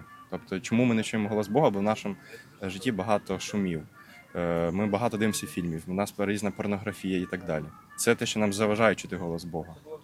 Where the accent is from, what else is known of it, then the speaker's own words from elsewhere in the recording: Rivne, Rivne Oblast, Ukraine; Ну, я сам з Рівного